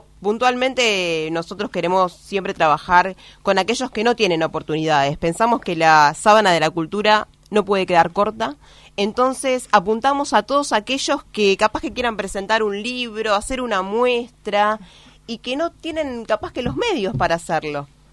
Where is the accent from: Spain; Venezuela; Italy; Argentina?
Argentina; como buen argentino, sabemos lo que significa la gratitud